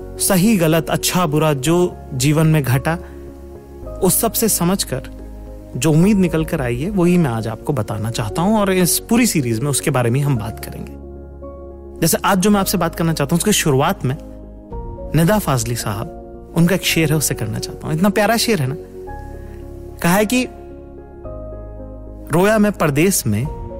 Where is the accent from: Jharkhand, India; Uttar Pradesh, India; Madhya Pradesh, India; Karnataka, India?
Madhya Pradesh, India; Indore; born there; also born or lived in Delhi / Jaipur; now in Mumbai, India; परवरिश मेरी पैदाइश इंदौर की है, मध्य प्रदेश में एक शहर है, बड़ा खूबसूरत सा मुझे तो कम से कम लगता ही है क्योंकि मेरा शहर है। उसके बाद दिल्ली रहा कुछ साल, थोड़े दिन जयपुर रहा, अब बंबई में रहता हूं